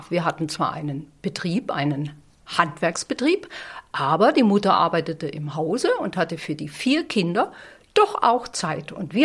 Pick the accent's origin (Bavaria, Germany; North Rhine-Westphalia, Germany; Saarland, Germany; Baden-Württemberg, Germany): Bavaria, Germany; Bei uns in Bayern